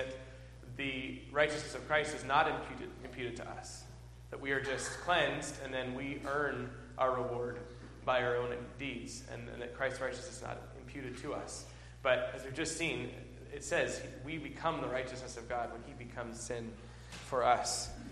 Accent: New England, United States; the heartbreaking part for me growing up in New England is that it's the historic church in the center of town, in every town, that's the Universalist church.

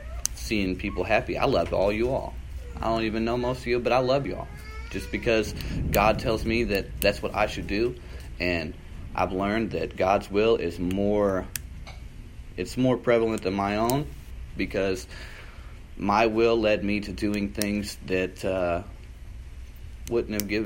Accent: Louisville, Kentucky, United States; I am from Louisville, Kentucky, which is, if y'all don't know, the most northern part of Kentucky that is worth going to. It's where they hold the Kentucky Derby, stuff like that.

